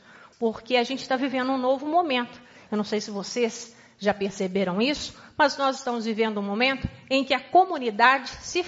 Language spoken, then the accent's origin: Portuguese; Muzambinho, Minas Gerais, Brazil; also born or lived in São Paulo; venho de São Paulo, morei muitos anos em São Paulo, quer dizer, sou de Muzambinho, mas morei muitos anos em capitais